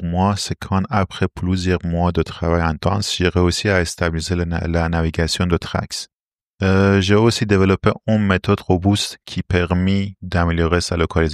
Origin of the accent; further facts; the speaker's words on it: Iran; moved away as an adult; now in Lyon, France; Je suis basé à Lyon, je viens d'Iran et j'habite en France depuis 2019.